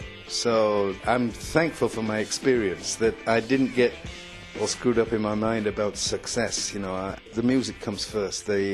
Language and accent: English; Malta; Well, when I was growing up in Malta, there was no television or movies.